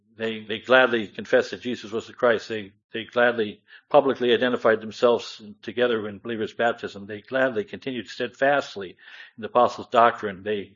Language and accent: English; Ohio, United States; I grew up in Amish country in Northeast Ohio